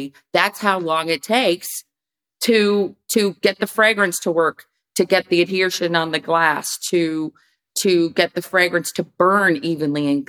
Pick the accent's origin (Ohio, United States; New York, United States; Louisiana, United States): New York, United States; New York City; now in California, United States